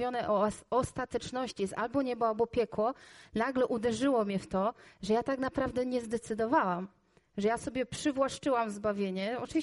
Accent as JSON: {"language": "Polish", "town": "Głogów", "region": "Lower Silesian Voivodeship", "country": "Poland", "said": "jestem z Głogowa, jestem dokładnie ze zboru od Andrzeja Góresza, zbór Słowo Życia"}